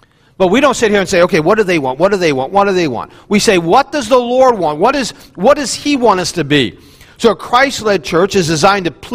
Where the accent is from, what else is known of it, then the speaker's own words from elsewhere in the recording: West Virginia, United States; I know I'm from West Virginia and somewhat of a hillbilly, but I put the shoes on.